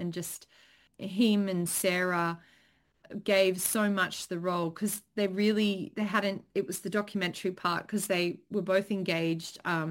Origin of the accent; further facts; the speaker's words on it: Australia; there's a real spirit, a can-do kind of spirit as Australian filmmakers in our industry.